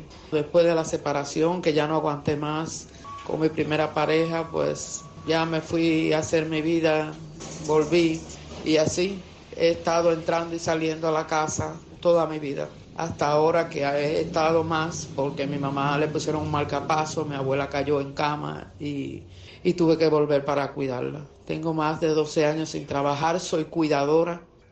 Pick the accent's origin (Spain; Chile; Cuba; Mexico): Cuba; Santiago de Cuba; Yo soy de Santiago de Cuba.